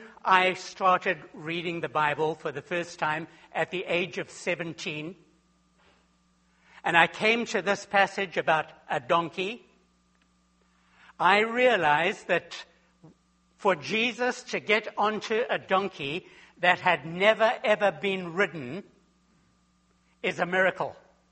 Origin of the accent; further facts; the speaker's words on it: Zimbabwe; When I was growing up in Zimbabwe, as a little boy of 9 and 10, we owned 2 donkeys.